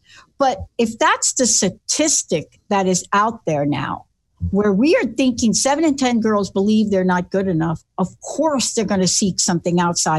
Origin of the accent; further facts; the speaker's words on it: Bronx, New York, United States; And I'm this kid from the Bronx that stuttered.